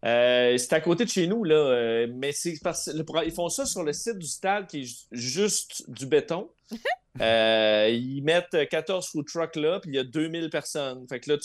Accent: Montreal, Quebec, Canada; on dirait que ça ne s'implante pas chez nous à Montréal non plus

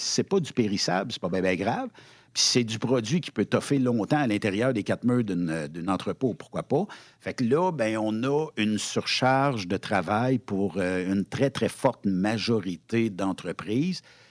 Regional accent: Canada; Je suis un Canadien

